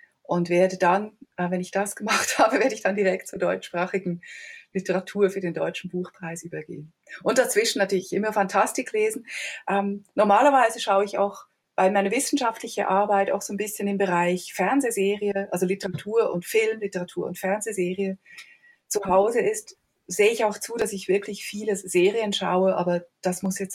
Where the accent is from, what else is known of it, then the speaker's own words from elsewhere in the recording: Switzerland; Als Schweizer Kritikerin